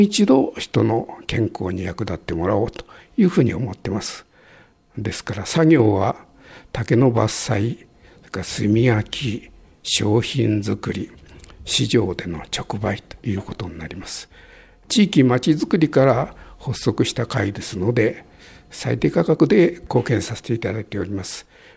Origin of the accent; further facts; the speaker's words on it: Fujisawa, Kanagawa, Japan; 私は藤沢生まれ藤沢育ちで、超高齢の会長です。